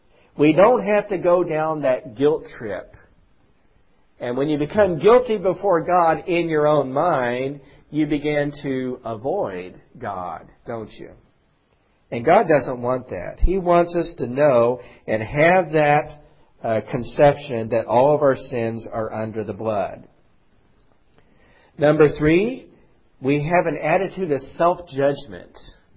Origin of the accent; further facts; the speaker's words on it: the Ozarks, United States; I grew up in the Ozarks, and there was a big hill about a half a mile from my house.